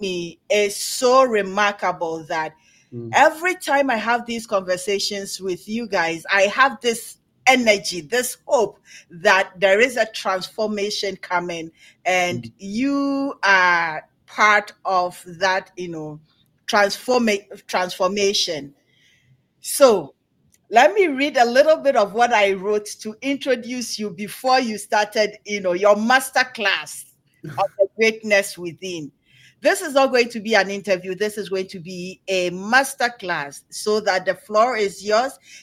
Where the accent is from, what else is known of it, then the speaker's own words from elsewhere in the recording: Ghana; So for myself, growing up in Ghana, the type of schools I went to, the decisions I made in my life